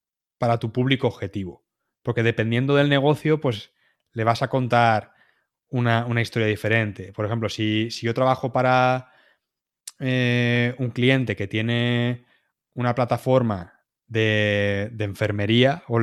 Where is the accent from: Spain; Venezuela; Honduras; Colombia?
Spain; Alicante, Valencian Community; Yo diría Alicante, que es de donde yo soy.